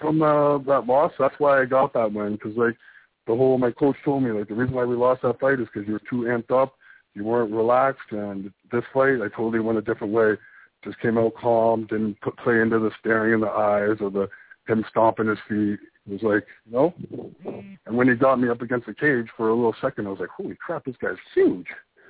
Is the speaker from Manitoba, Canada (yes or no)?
no; Ontario, Canada; Especially, like, I'm from Ontario. I'm an Ontario boy, so I have my family out here